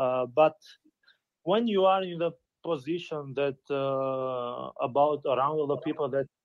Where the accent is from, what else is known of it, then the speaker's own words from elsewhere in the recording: Tirana, Tirana County, Albania; English is a second language; I'm from Albania, based in Albania, in Tiran.